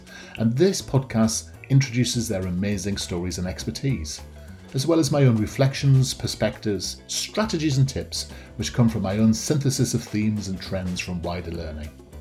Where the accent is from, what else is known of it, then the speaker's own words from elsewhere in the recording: England, United Kingdom; because being English, obviously I put any French word in, butcher it in the English language